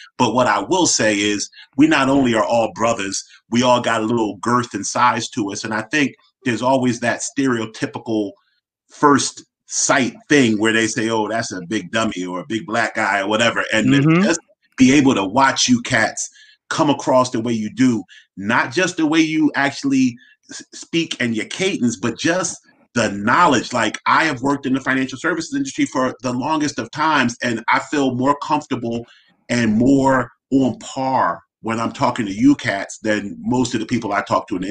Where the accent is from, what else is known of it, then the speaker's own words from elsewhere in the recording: Philadelphia, Pennsylvania, United States; So I'm born and raised in Philly. I'm not going to hit you with the … yes, in West Philadelphia, I was born and raised.